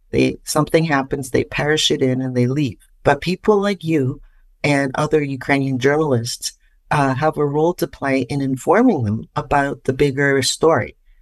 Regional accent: Canada; I'm Canadian, of course.

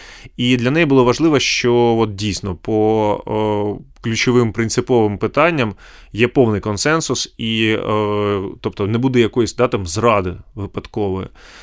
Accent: Donbas, Ukraine; бо я сам з Донбасу

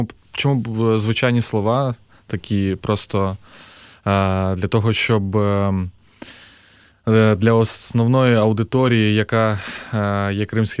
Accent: Yevpatoria, Crimea, Ukraine; Я сам можу сказати про своє оточення, яке було в Криму і в моєму рідному місті Євпаторія.

